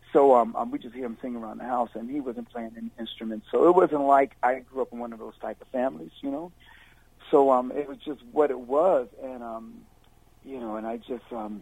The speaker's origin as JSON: {"language": "English", "town": "Youngstown", "region": "Ohio", "country": "United States", "tie": "born or raised there", "said": "I grew up in Youngstown, Ohio, and to be accurate, I was not a musician."}